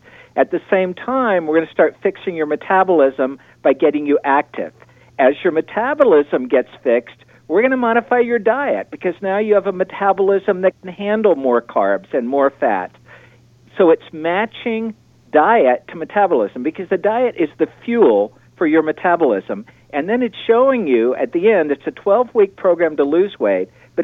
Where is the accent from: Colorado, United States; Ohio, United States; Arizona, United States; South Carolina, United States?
Colorado, United States; You know, I come from Colorado.